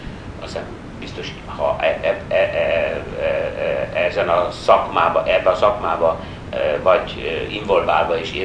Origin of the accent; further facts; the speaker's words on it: Hungary; büszkék voltunk azért, hogy ugye mi Magyarországról származunk